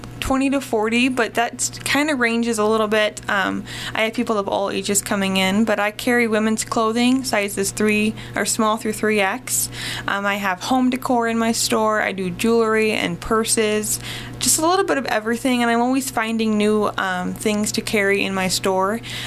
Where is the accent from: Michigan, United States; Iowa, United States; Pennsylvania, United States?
Iowa, United States; Iowa Falls; I am from Iowa Falls, Iowa, and I just moved my storefront to Garner, Iowa, and I opened that in September of 2019.